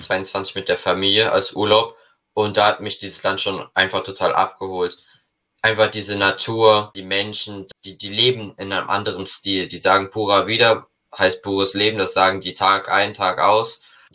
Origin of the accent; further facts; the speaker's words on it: Radebeul, Saxony, Germany; ich komme aus Radebeul.